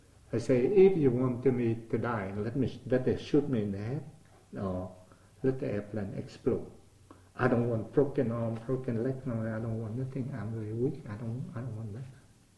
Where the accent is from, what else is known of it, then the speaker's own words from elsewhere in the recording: Vietnam; now in United States; They say, you Vietnamese? I say, yeah.